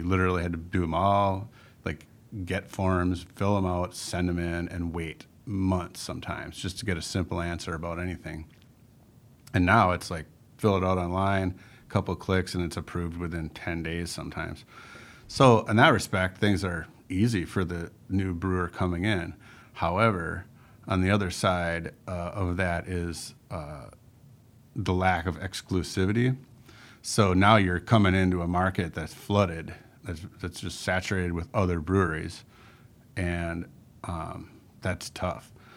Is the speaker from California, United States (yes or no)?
no; Milwaukee, Wisconsin, United States; I grew up in Milwaukee, so that's a beer town.